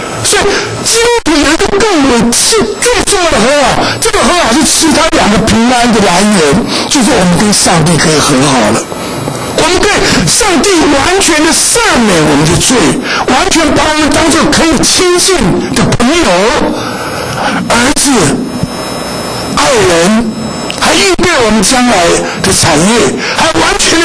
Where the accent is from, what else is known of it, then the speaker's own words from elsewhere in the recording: China; 我们中国人讲了，人之初性本善